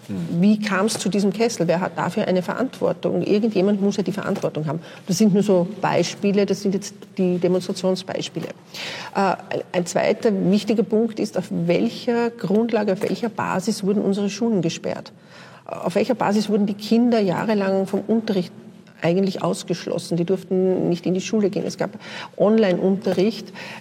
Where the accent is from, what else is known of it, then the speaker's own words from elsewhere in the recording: Vienna, Austria; born there; Jetzt bin ich gebürtige Wienerin, kenne mich, glaube ich, gut aus im U-Bahn-Netz.